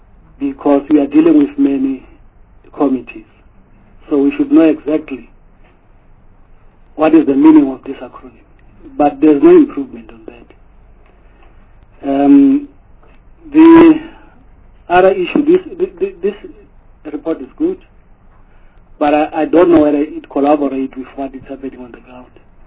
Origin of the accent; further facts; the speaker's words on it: Free State, South Africa; I come from the Free State, in the Eastern Free State.